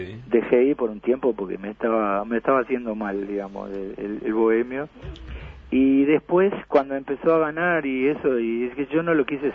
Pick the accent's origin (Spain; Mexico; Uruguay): Uruguay; Parque Plata; also born or lived in United States; Yo me crié, o sea, de chico en Parque Plata iba todos los fines de semana y pasaba todos los veranos. Mis viejos tenían casa ahí en la 16, a una cuadra de las 50 metros. Después nos fuimos a vivir a Estados Unidos